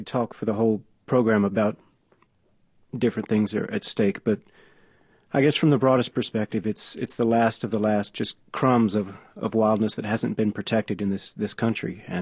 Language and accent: English; Houston, Texas, United States; I grew up in Houston, which, on a weekend, I might get up into the hill country around Crawford and go hunting or something.